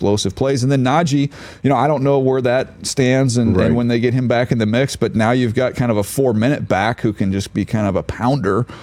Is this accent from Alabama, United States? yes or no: no; San Diego, California, United States; I was kid growing up in San Diego